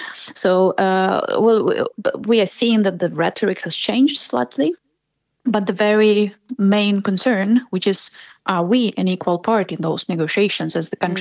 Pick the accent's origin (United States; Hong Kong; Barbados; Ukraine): Ukraine; English is a second language; I was born in the Soviet times in 1984. I went to school in an independent Ukraine.